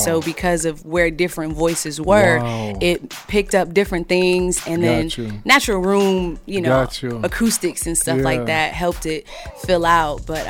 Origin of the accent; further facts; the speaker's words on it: New York, United States; now in Nashville, United States; I'm originally from New York. Mm-hmm. Came down to Nashville.